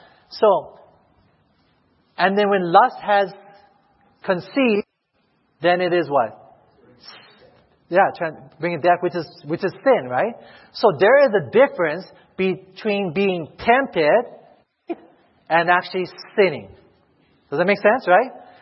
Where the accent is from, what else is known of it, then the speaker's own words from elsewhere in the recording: Hawaii, United States; You know, I'm from Hawaii. Beaches are everywhere.